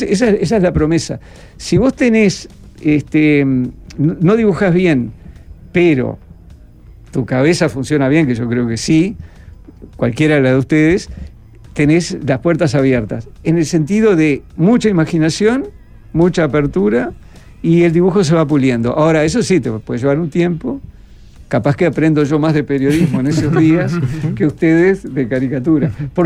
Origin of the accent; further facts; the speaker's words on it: Trinidad, Flores, Uruguay; Yo que soy de Trinidad, y que a veces vos esperabas el diario